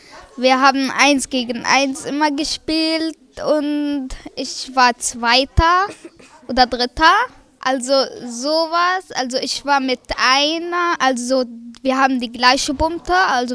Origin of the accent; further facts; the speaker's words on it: Syria; ich bin 12 Jahre alt, ich komme aus Syrien.